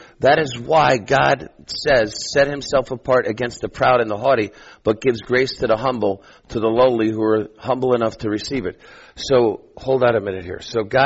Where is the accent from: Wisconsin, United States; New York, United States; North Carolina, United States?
New York, United States; because look, I'm from New York, man. I got it going on.